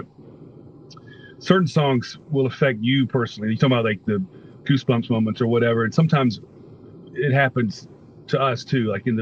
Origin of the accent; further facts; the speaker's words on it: the South, United States; I'm from the South.